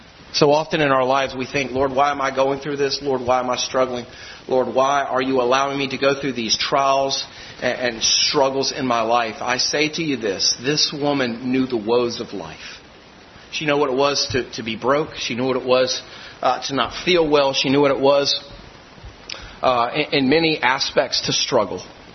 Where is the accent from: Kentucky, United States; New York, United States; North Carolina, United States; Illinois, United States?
North Carolina, United States; Greensboro; I want to tell you, I'm from Greensboro, North Carolina. Back in the early 50s, late 40s, in Greensboro, North Carolina, the gospel was abounding.